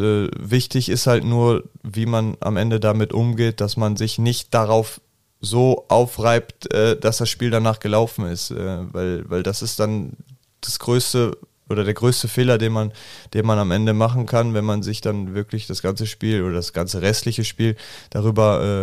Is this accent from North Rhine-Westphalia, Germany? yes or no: yes; Münster, North Rhine-Westphalia, Germany; born there; Es ist halt meine Geburtsstadt und ich habe halt immer noch meine ganze Familie dort.